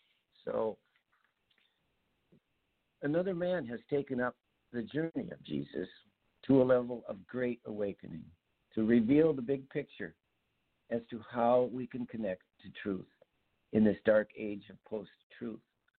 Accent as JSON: {"language": "English", "town": "St. Paul", "region": "Minnesota", "country": "United States", "said": "I am from Minnesota, from St. Paul."}